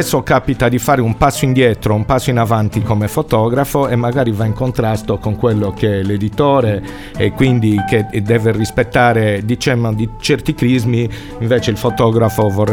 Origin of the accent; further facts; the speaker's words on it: Sardinia, Italy; Se da buon sardo sei di parola